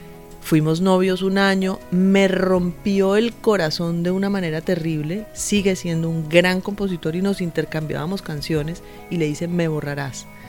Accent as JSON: {"language": "Spanish", "region": "Valle del Cauca", "country": "Colombia", "said": "influida mucho por los músicos de mi pueblo, de mi país, de mi Valle del Cauca"}